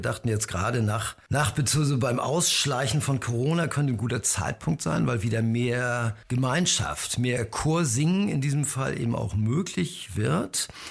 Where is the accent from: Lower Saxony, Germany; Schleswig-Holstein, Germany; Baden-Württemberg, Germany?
Schleswig-Holstein, Germany; Uetersen; Ja, ich bin aufgewachsen in Uetersen, das ist eine Kleinstadt in der Nähe von Hamburg in Schleswig-Holstein.